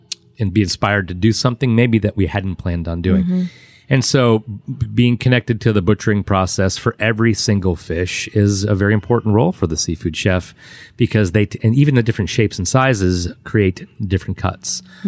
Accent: Martha's Vineyard, Massachusetts, United States; I came down from Martha's Vineyard mm-hmm. by way of Atlanta.

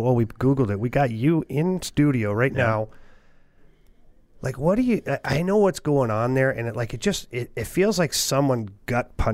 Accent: Ontario, Canada; I'm not even from Saskatchewan or you know, the prairies or Western Canada. I'm from Ontario

